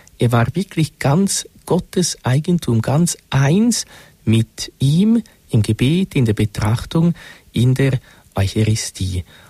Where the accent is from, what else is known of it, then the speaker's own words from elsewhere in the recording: Switzerland; Viele Deutsche oder viel mehr Deutsche kennen ihn wahrscheinlich als wir Schweizer.